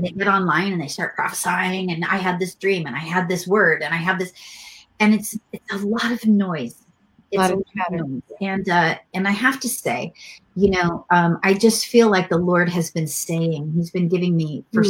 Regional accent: United States; So for me, now I'm American and you are a Canadian.

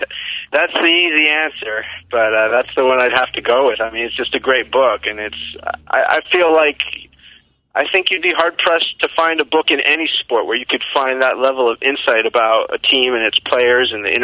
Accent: Montreal, Quebec, Canada; I grew up in Montreal

